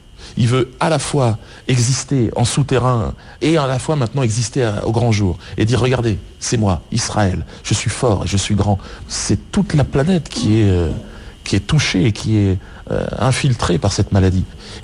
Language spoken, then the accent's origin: French; France; Je suis français, d'origine camerounaise.